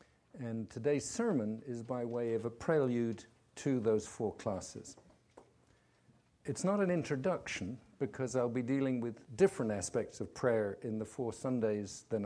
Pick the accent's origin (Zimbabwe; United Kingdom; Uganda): United Kingdom; I'm a British citizen.